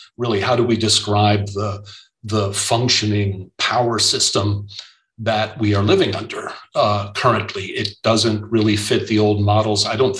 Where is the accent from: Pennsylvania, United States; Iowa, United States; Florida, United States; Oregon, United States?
Florida, United States; born there; also born or lived in San Francisco / New York City; I was born in Florida, ran away to San Francisco for a while